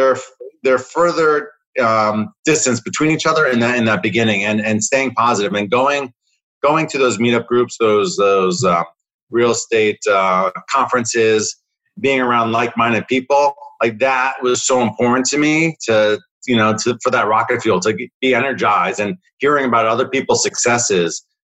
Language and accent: English; New Jersey, United States; I grew up in New Jersey and like you said, been an entrepreneur my whole life.